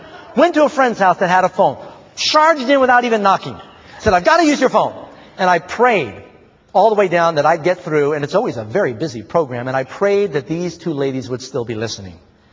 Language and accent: English; New York City, New York, United States; I grew up in New York City.